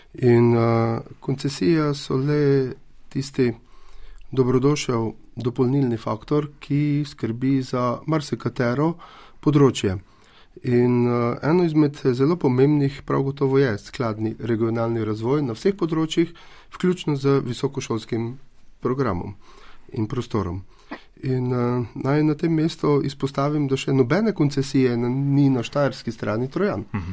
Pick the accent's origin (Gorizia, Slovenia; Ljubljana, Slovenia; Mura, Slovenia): Mura, Slovenia; jaz osebno prihajam iz Prekmurja in veste, v tej regiji, v naši regiji, v Pomurju